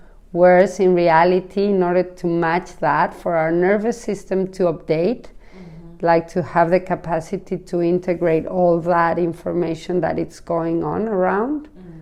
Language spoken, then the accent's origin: English; Mexico City, Mexico; now in Palma, Spain; I mean, I come from Mexico City.